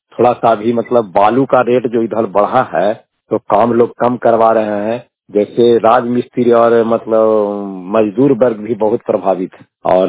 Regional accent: Sherpur, Bihar, India; ग्राम शेरपुर पुष्पा थाना नुकसा जिला नालंदा से बात कर रहा हूँ। अभी लोग मतलब टहलने के लिए हमारे गांव वाले जगह है

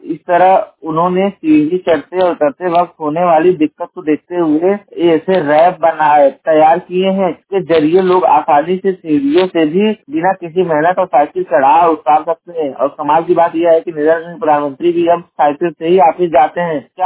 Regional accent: Jaunpur, Uttar Pradesh, India; और मैं उत्तर प्रदेश के जौनपुर जिले का निवासी हूँ।

